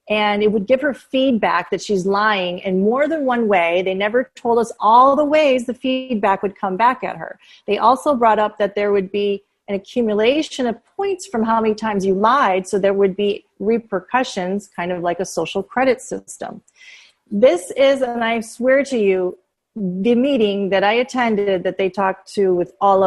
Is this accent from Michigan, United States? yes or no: yes; Dearborn, Michigan, United States; I'm from Dearborn, Michigan, so we believe in Henry Ford.